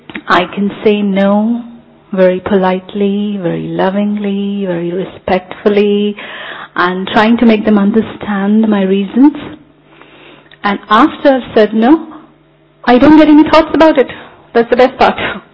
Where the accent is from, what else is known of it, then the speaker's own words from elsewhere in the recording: India; now in London, United Kingdom; I'm originally from India. But now I am in Seva since last year in London.